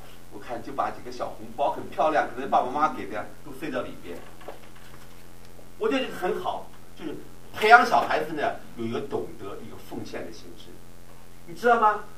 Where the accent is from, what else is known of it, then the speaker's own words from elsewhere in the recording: China; 我们中国人一想说啊